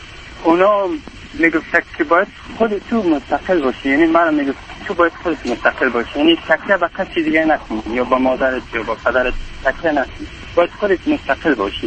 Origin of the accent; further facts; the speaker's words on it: Afghanistan; ما شاید در اقوام افغانستان خبر باشین ما هزاره هستیم